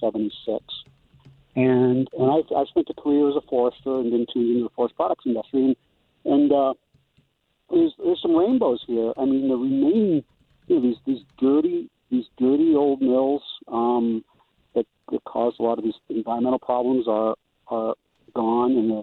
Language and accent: English; Woodland, Maine, United States; also born or lived in Skowhegan; Yeah. I grew up in Maine. I'm 62 years old. Grew up in paper mill towns in Woodland, Maine, Georgia Pacific.